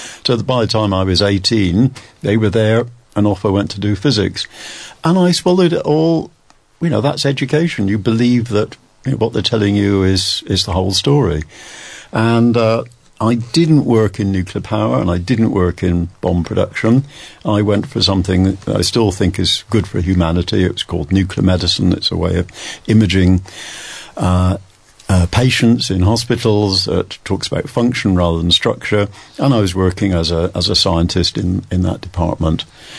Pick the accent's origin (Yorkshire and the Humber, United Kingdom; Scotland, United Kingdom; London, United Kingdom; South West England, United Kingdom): South West England, United Kingdom; Bristol; I mean, I grew up in Bristol. I was a swot at school.